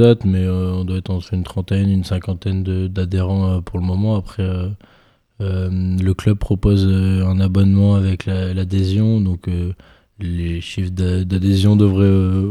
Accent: Toulouse, Occitanie, France; Je viens de Toulouse, donc j'ai toujours été pour Toulouse

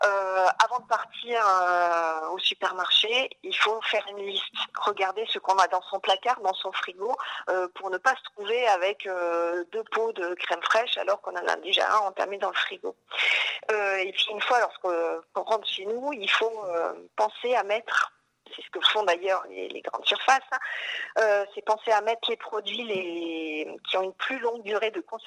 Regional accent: Perpignan, Occitanie, France; moi j'ai des affinités avec le sud de la France, j'ai fait mes études à Toulouse et je suis originaire de Perpignan.

